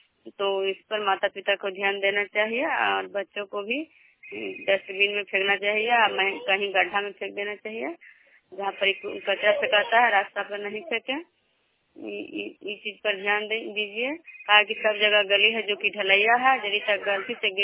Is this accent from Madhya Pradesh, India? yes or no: no; Vishnupur, Bihar, India; मैं विष्णुपुर ग्राम खजरा पंचायत नालंदा जिला नालंदा प्रखंड के निवासी हूँ।